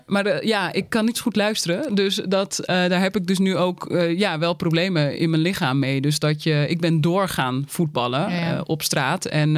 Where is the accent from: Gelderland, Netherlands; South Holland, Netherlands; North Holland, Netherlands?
North Holland, Netherlands; Uithoorn; Ik kom uit Uithoorn.